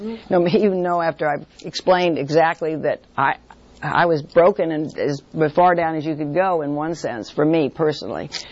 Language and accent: English; Hollywood, California, United States; I mean, because I grew up in Hollywood land.